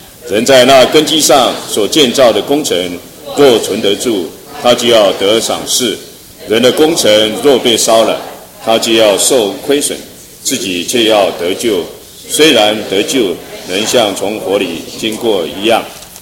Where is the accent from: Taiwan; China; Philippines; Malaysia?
China; 我们中国人有一句话说，种瓜得瓜，种豆得豆